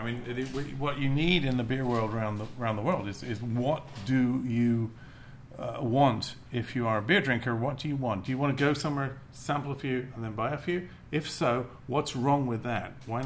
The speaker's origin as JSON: {"language": "English", "country": "United Kingdom", "said": "I'm British"}